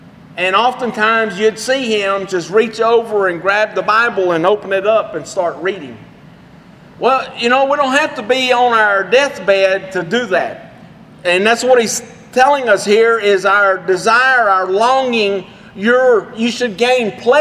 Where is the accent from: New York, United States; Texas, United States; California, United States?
Texas, United States; Iredell; When I was a kid, I grew up over in Iredell in Bosque County.